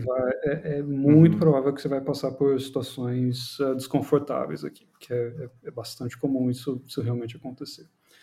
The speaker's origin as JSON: {"language": "Portuguese", "country": "Brazil", "said": "E, claro, eu sou brasileiro falando de brasileiros, né?"}